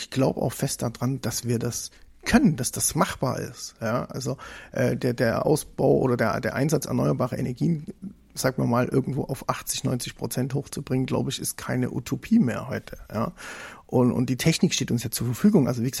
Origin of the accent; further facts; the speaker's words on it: Saxony, Germany; born there; und ich bin ja geboren in Sachsen